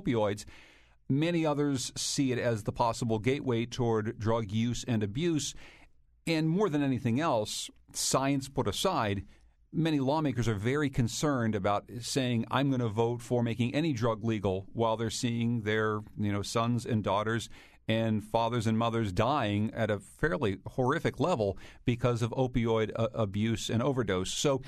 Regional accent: Winsted, United States; They started their morning with me out in my hometown of Winsted.

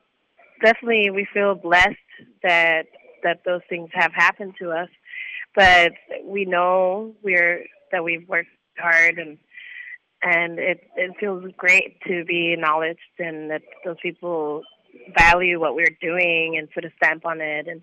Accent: Puerto Rico; Yeah, so I grew up in Puerto Rico, and I grew up listening to all kinds of music

